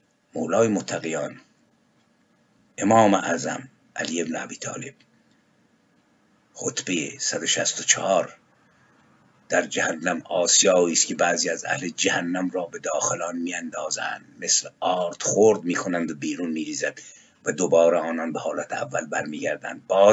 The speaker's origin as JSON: {"language": "Persian", "country": "Iran", "said": "به عنوان یک ایرانی در مجلس ملی آینده"}